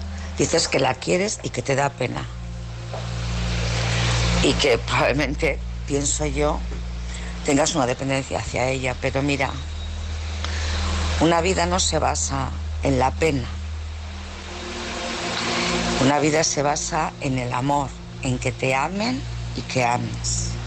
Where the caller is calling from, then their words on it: Bilbao, Basque Country, Spain; de Bilbao.